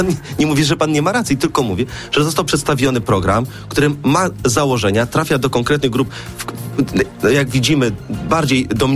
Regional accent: Toruń, Kuyavian-Pomeranian Voivodeship, Poland; now in Warsaw, Poland; No Toruń to jest moje ukochane rodzinne miasto. No serce moje bije po toruńsku.

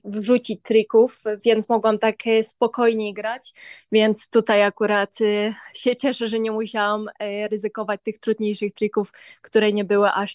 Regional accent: Boguchwała, Subcarpathian Voivodeship, Poland; Urodziłam się w Boguchwale, wychowałam się w Boguchwale, z 7 kilometrów do Rzeszowa.

